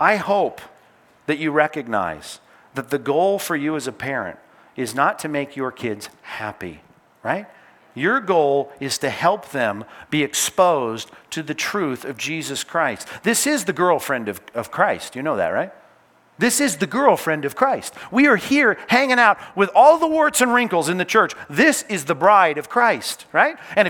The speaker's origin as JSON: {"language": "English", "town": "Long Beach", "region": "California", "country": "United States", "tie": "born or raised there", "said": "My folks had bought a new house. We moved from North Long Beach to East Long Beach."}